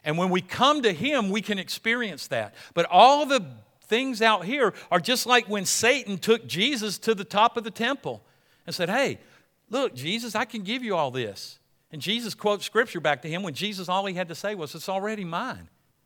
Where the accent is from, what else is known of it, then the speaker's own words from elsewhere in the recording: United States; We don't need no king. We're American, you know?